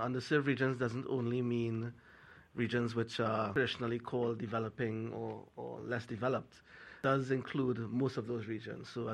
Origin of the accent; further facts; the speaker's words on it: Trinidad & Tobago; I'm from Trinidad Tobago.